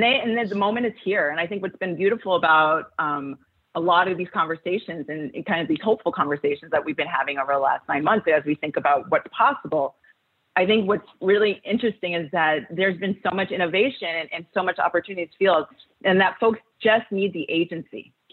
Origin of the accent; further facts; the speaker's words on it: Alaska, United States; So my experience as an Indigenous Alaskan Native Black woman growing up in Alaska, going to Stanford and flying over the country